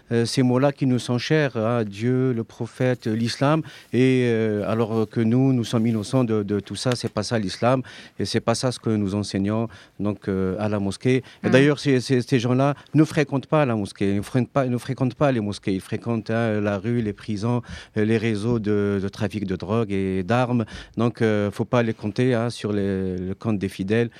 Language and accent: French; France; en tant que musulman, je suis doublement indigné, doublement triste de ce qui s'est passé. Je suis déjà triste parce que je suis français.